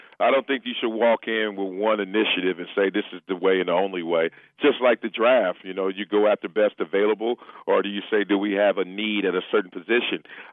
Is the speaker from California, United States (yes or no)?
yes; Compton, California, United States; And man, I'm from Compton, so being from Compton, I ain't scared of nobody in the mask.